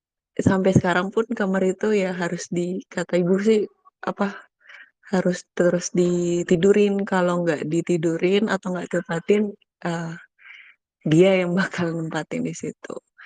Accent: Kalimantan, Indonesia; Kakak, aku tuh dari Kalimantan, Kak.

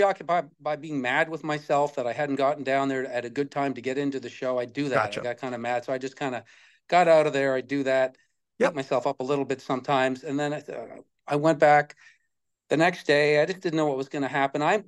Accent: Canada; So I'm from Canada

